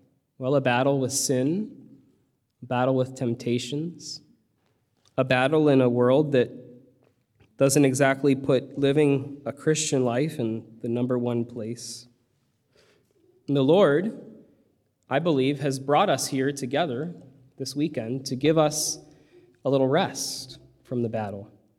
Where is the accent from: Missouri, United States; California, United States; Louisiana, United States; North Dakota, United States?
Missouri, United States; St. Louis; I'm from the Archdiocese of St. Louis. I was born and raised in St. Louis. I'm one of five children.